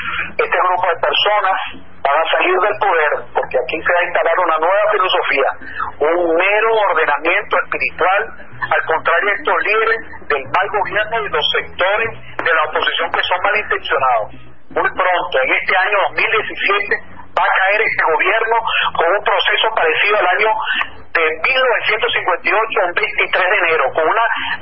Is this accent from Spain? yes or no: no; Venezuela; nuestro problema también como venezolanos no solamente pasa por el gobierno